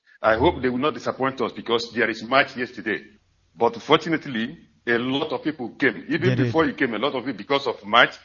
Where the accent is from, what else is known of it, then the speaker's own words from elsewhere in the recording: Obodoku, Imo, Nigeria; now in Amsterdam, Netherlands; I am from Obodoku in Idato North Local Government, Biafra land.